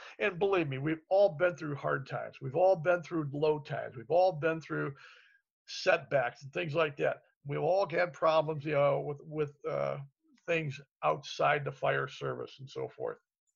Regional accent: Canton, Ohio, United States; I grew up in Canton, Ohio, you know, and that, he spent a lot of time there.

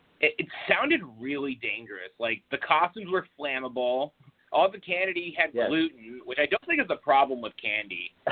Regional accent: Florida, United States; I grew up in Florida, and we grew up not about 2 hours away from Universal Studios.

